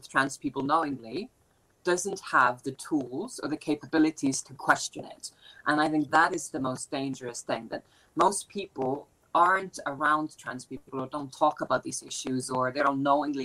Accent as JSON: {"language": "English", "country": "Iceland", "lives_now": "United Kingdom", "said": "I noticed this quite particularly because I'm from Iceland originally."}